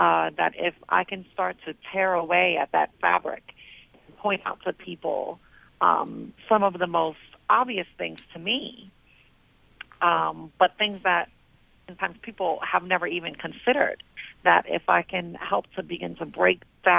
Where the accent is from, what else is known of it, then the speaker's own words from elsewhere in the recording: New Jersey, United States; I'm from New Jersey, in case people cannot hear that already.